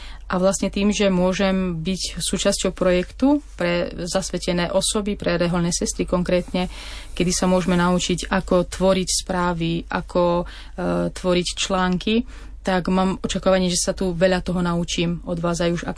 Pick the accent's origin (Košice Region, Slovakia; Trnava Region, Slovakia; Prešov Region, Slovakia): Prešov Region, Slovakia; Lendak; Vyrastala som v takej asi na Slovensku veľmi známej dedine. Volá sa Lendak. Som z tradične katolíckej veriacej rodiny.